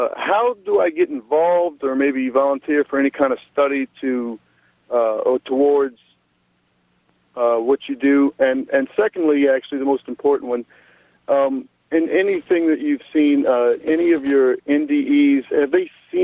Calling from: Marrero, Louisiana, United States; I'm from Marrero, Louisiana.

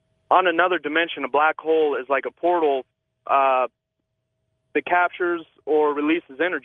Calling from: Boulder, Colorado, United States; Hey, I'm calling from Boulder, Colorado.

